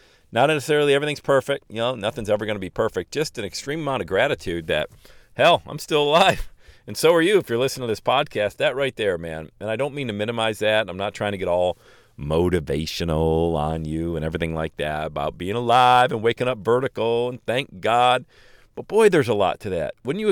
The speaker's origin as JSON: {"language": "English", "town": "Bradford", "region": "Pennsylvania", "country": "United States", "tie": "born or raised there", "moved": "as an adult", "said": "I'd already started planning my trip back to Bradford, my hometown, Bradford, PA, for Christmas to see all my buddies I missed dearly."}